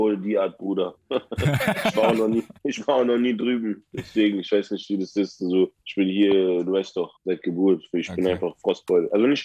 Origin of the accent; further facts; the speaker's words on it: Berlin, Germany; Ich bin ein Urgestein. Ich bin born and raised. Ich bin ein Berliner Original.